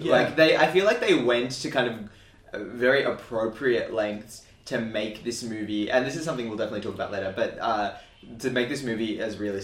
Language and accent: English; India; And I'm Indian, right? We have all these movies that go for, like, 4 hours.